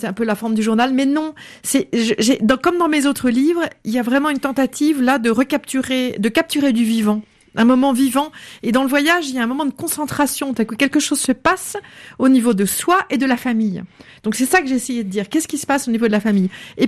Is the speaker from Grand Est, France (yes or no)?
no; Paris, Île-de-France, France; J'ai grandi donc en France, à Paris, en ne connaissant que la Bretagne. Qui était le pays de mon père